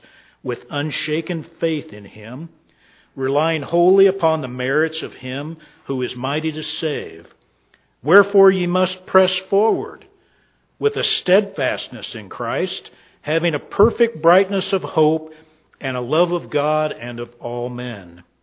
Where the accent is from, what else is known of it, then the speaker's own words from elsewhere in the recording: Texas, United States; I grew up down in Texas, and we went to, now I graduated high school in 1984